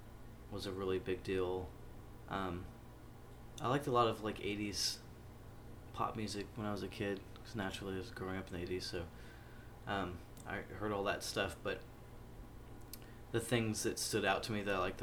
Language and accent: English; Corpus Christi, Texas, United States; I'm from Corpus Christi.